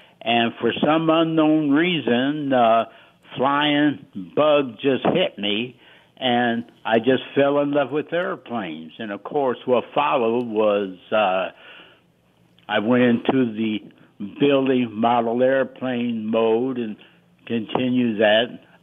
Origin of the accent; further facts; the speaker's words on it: Minneapolis, Minnesota, United States; Well, like I said, I was raised in the Minneapolis, so I knew very little about the good old segregated South.